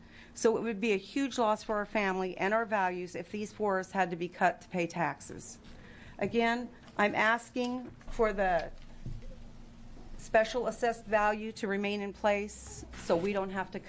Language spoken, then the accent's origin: English; United States; I'm from the South Benton County.